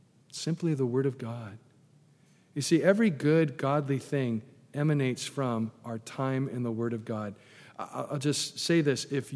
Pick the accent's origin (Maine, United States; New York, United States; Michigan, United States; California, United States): California, United States; And the whole time, I'm from California, guess what I'm thinking? Earthquake, that's right.